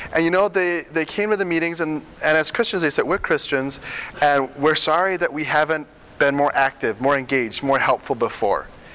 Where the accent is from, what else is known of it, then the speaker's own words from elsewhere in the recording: Florida, United States; I'm partly from Florida. I'm partly from a lot of places, it feels like.